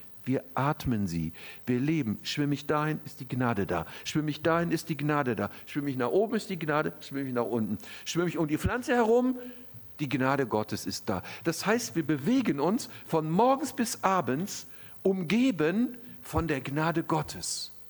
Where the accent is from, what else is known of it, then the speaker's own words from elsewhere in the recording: North Rhine-Westphalia, Germany; da merkt man, ich komme aus Nordrhein-Westfalen